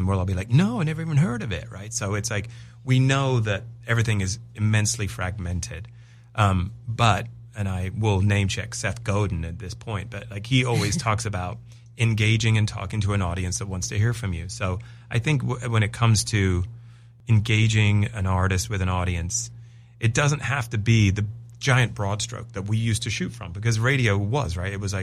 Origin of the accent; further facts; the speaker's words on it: England, United Kingdom; I am English.